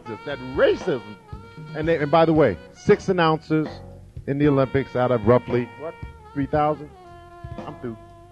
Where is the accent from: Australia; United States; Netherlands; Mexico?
Australia; I'm Australian, an international player, but I say America has to come first.